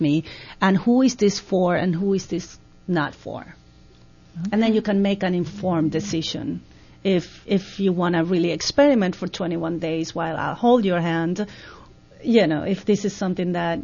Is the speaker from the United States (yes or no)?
no; Spain; I am from Spain, so there's a love of bread in every meal except breakfast.